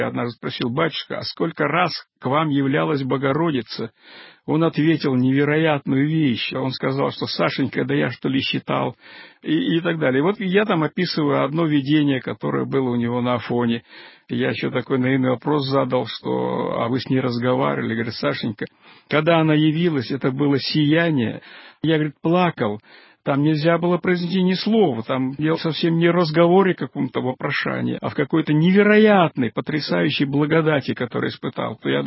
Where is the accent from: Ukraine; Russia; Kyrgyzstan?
Kyrgyzstan; born there; moved away; я приехал в Москву, я родился в Киргизии, мой отец там выводил новую породу лошадей.